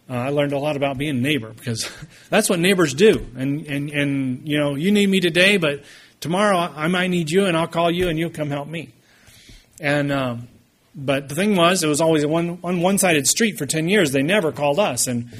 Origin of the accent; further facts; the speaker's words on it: Texas, United States; A lot different from where I grew up in West Texas.